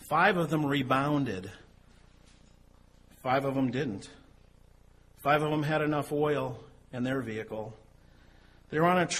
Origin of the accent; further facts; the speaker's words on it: United States; I mean, as an American, it's just hard to fathom that, but it's true because they live their lives.